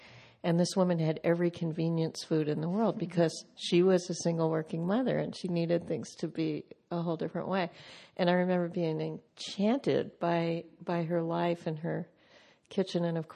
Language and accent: English; Long Island, New York, United States; Growing up in Long Island, New York, where I grew up, there was a woman on our block who was a single mother.